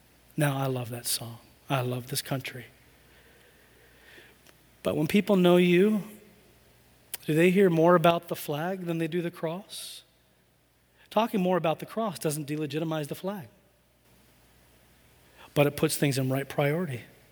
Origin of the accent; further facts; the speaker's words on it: Tanzania; When I was growing up in Tanzania, I went to a place called Morogoro International School, a school of about 150. It was a British school. I went there for 7 years. I was the only American.